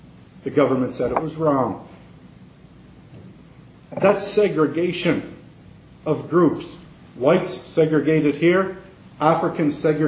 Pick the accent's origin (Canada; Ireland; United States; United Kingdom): Canada; whether in my home country of Canada